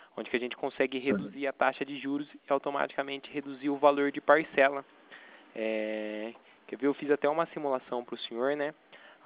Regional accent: Itatiba, São Paulo, Brazil; eu sou daqui de Itatiba, né?

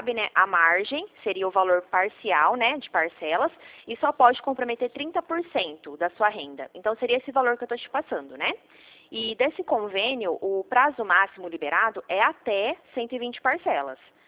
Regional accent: São Paulo, Brazil; Eu sou paulista.

